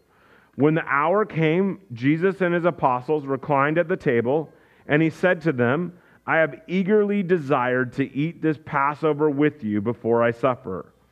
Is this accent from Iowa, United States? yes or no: yes; Iowa, United States; I grew up in Iowa, and they had the South Dakota State Jackrabbits.